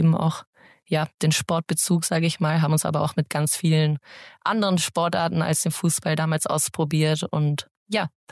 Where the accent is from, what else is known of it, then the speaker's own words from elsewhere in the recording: Singen, Baden-Württemberg, Germany; Genau, ich komme aus Singen, also aus dem Hegau, aus dem Süden von Deutschlands. Und bin da in einer Familie aufgewachsen mit drei Brüdern, zwei älteren Brüdern und einem Zwillingsbruder.